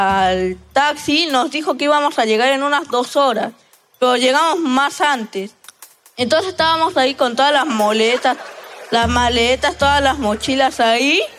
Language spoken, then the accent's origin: Spanish; Tacna, Peru; somos de Tacna